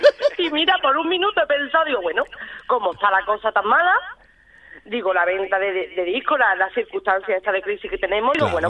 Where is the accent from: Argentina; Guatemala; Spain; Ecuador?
Spain; Seville, Andalusia; él sabe que yo soy muy sevillana